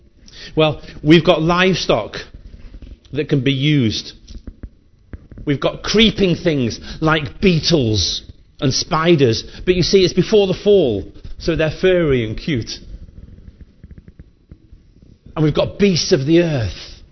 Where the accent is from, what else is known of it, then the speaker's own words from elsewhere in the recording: North West England, United Kingdom; It's because we're from South Cheshire, you see, that's what we do.